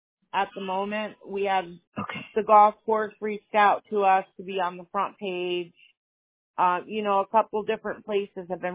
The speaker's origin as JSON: {"language": "English", "region": "Pennsylvania", "country": "United States", "said": "Well, when we lived up north, because we're from the Poconos, it's a small town"}